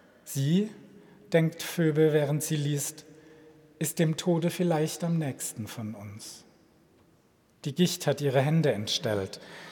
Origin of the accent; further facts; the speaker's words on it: Karlsruhe, Baden-Württemberg, Germany; ein Kollege aus meiner alten Heimat, aus Karlsruhe